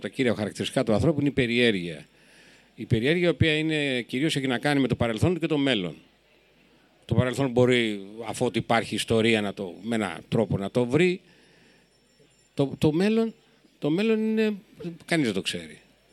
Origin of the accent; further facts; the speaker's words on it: Athens, Attica, Greece; Εγώ είμαι από την Αθήνα, και αυτό λέω στην πόλη σας